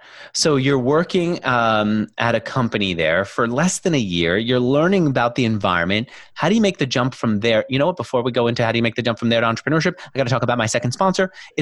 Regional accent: New York City, New York, United States; Because I grew up in New York and I tend to talk fast like New Yorkers, I should slow it down

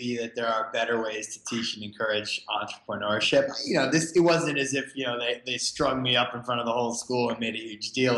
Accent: Providence, Rhode Island, United States; where I grew up in Providence.

